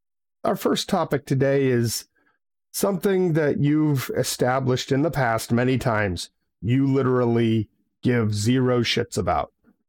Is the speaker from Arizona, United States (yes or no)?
yes; Tucson, Arizona, United States; born there; Now, I was born in Tucson, but I only lived in Arizona for 3 years. I don't do hot.